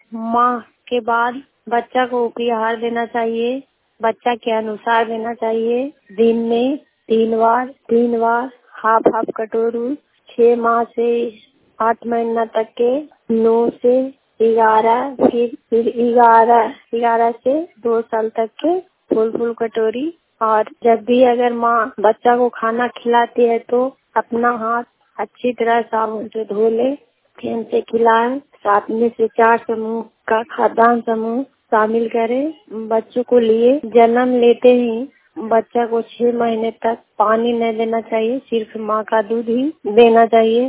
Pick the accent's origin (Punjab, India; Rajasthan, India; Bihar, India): Bihar, India; थाना अरनौल जिला नालंदा के रहने वाली हूँ।